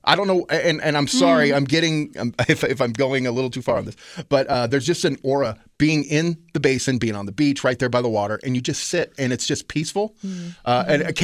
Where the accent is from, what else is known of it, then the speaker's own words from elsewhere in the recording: Oregon, United States; I grew up in Crater Lake's background, in the backyard of Crater Lake.